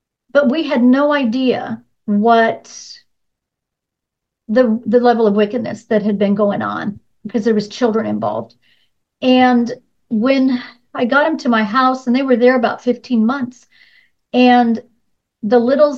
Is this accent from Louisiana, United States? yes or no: no; Wichita, Kansas, United States; And there was a gal in Wichita, and I'm from Wichita. My family's still in Wichita.